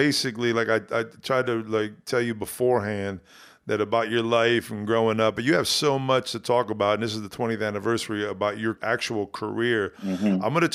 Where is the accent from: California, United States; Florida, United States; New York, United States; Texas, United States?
New York, United States; It is my kind of interview, but I'm a New Yorker.